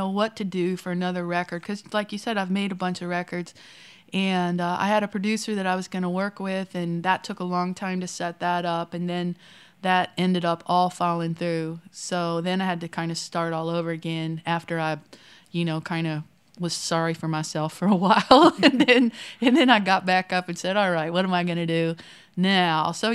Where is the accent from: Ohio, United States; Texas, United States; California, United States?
Ohio, United States; Dayton; We didn't grow up together, but we both grew up at the same time in Ohio. I was in Dayton and she was in Xenia, which is like about half an hour apart.